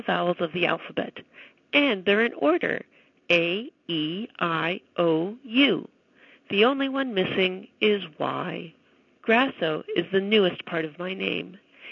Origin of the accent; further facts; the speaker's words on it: Niagara Falls, Ontario, Canada; I grew up in Niagara Falls, Ontario, but my name and I traveled across the ocean before finding our home in Canada.